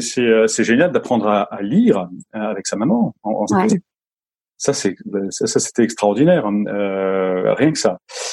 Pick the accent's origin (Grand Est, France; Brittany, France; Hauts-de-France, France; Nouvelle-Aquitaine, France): Grand Est, France; born there; Alors, je suis né en Lorraine, dans la Lorraine sidérurgique, en pleine vallée, enfumée de hauts fourneaux et les aciéries, etc. Et en même temps, un endroit très forestier.